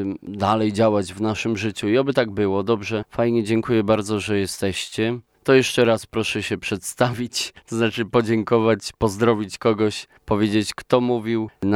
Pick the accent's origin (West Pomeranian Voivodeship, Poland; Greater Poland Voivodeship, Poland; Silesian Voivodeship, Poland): Greater Poland Voivodeship, Poland; Ostrów Wielkopolski; born there; Ja w Ostrowie Wielkopolskim się urodziłem.